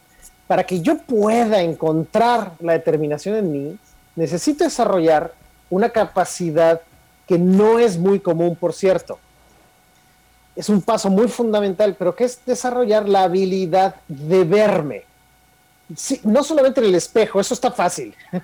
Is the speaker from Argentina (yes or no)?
no; Mexico; Nosotros como mexicanos vemos un francés, un chino, un alemán, rápidamente detectamos su cultura, pero la nuestra no la vemos.